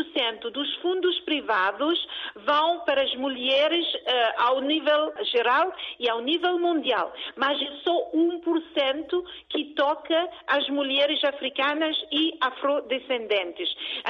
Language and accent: Portuguese; France; Portuguese is a second language; also born or lived in Cape Verde; o meu português não é perfeito, porque eu nasci na Cabo Verde, cresci na França, trabalhei com empresas americanas e asiáticas, e então não teve a oportunidade de falar português sempre.